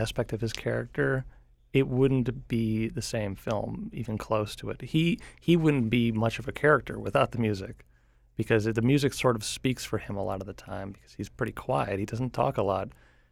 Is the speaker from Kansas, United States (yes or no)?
no; Illinois, United States; I'm from the suburbs of Chicago.